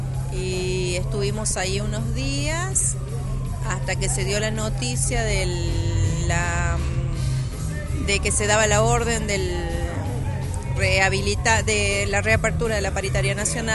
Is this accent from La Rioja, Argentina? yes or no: yes; La Rioja, Argentina; como venimos de La Rioja